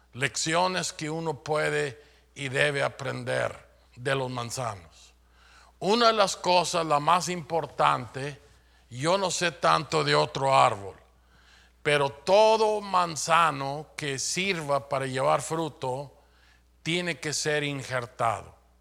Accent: Chihuahua, Mexico; mi esposa y yo venimos del estado de Chihuahua en México

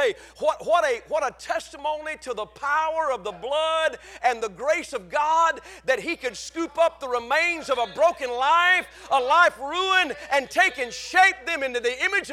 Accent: the South, United States; born there; I love the South. People make fun of the Bible Belt. I'm glad I was born in the Bible Belt.

